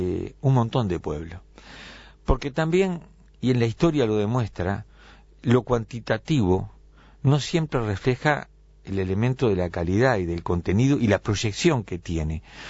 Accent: Flores, Uruguay; Yo soy de Flores.

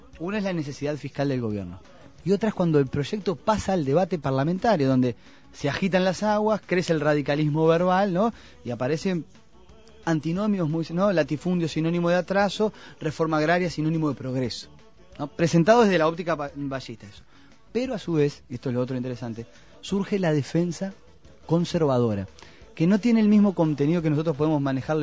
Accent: Uruguay; No somos los Estados Unidos, somos uruguayos, tenemos nuestras tradiciones

